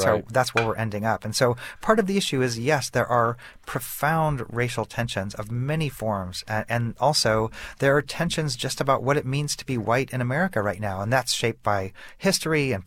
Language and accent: English; Kansas City, United States; I've seen us, again, growing up in Kansas City, I've seen us do so much better than we're doing right now.